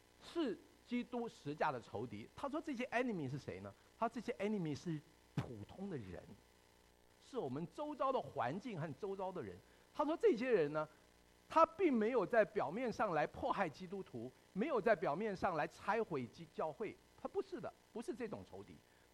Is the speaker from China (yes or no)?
no; Taiwan; 我生长在台湾，我出生在台湾的国家，那个地方它不是一个无神论的地方